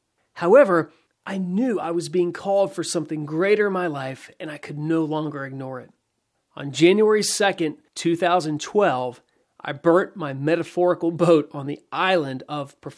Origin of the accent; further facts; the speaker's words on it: North Carolina, United States; began working out the logistics of moving from Florida back to my home state of North Carolina.